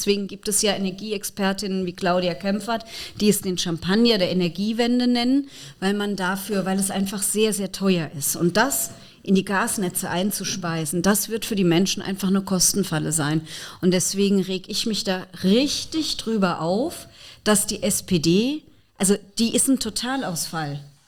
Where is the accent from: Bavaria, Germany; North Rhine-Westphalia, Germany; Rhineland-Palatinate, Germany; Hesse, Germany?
Rhineland-Palatinate, Germany; Mainz; born or raised there